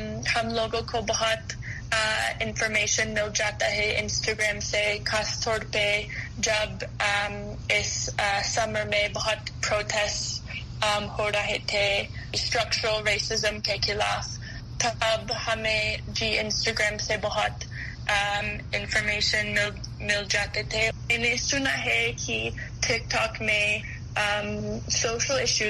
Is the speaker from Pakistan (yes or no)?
no; Wisconsin, United States; میں وسکانسن میں بڑی ہوئی وسکانسن کی ریاست میں لیکن میرے والد جسٹ ابھی دو مہینے پہلے کیلیفورنیا میں شفٹ ہو گئی